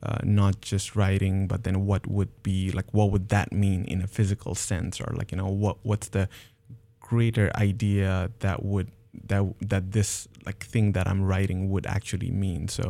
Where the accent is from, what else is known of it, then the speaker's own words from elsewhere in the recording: Nepal; so when I was back in Nepal, I'm originally from Nepal.